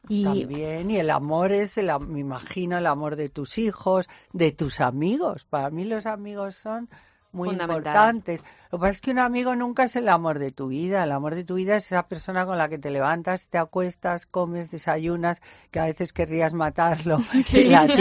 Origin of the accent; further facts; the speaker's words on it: Spain; Y que estoy muy contenta como española, que gane lo que sea.